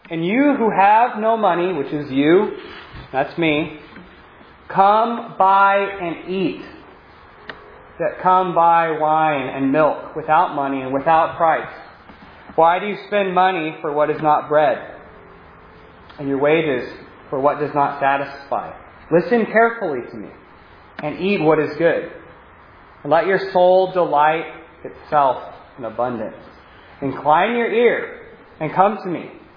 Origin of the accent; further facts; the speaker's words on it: United States; We're American people.